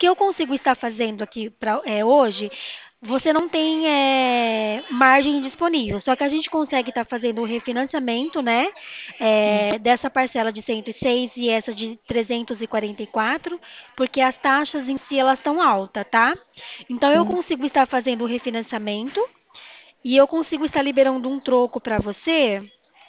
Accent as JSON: {"language": "Portuguese", "town": "Porto Ferreira", "region": "São Paulo", "country": "Brazil", "said": "Sou de Porto Ferreira."}